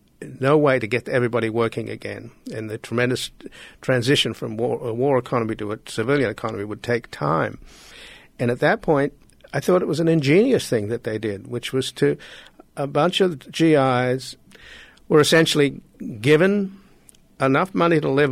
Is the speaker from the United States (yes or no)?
no; Australia; I was born in Australia, so I've sort of grew up in a social democracy